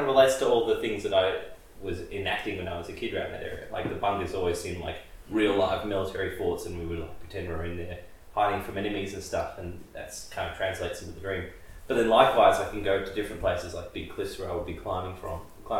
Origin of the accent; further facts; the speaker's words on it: Point Lonsdale, Victoria, Australia; I grew up in Point Lonsdale. Mm. So it's a big coastal area, but it's got lots of different spots in it.